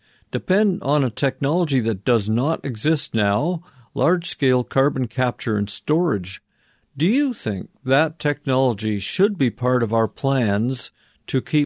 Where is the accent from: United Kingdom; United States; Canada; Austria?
Austria; from Austria.